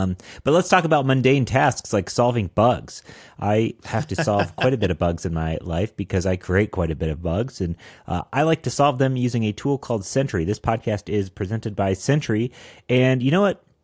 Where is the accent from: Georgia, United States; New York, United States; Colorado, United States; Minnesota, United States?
Colorado, United States; Denver; I'm a developer from Denver.